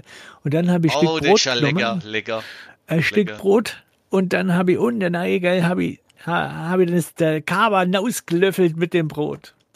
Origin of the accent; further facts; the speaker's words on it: Swabia, Germany; Ich, ich komme ja aus dem Schwabenland.